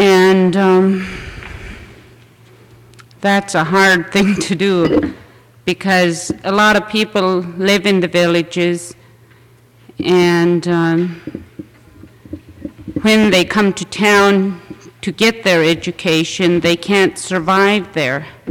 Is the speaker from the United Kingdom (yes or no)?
no; Hughes, United States; I'm from Hughes, and I'd just like to reaffirm everything that's been said